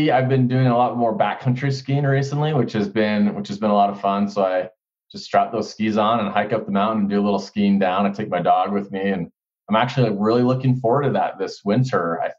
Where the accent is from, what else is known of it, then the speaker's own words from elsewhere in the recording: Salt Lake City, Utah, United States; I went to medical school in New York, I grew up in Salt Lake, came back here, and did my residency training in family medicine.